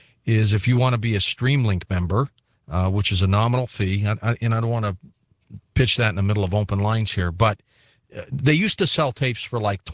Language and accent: English; St. Louis, Missouri, United States; And they must be in mourning in my hometown of St. Louis today.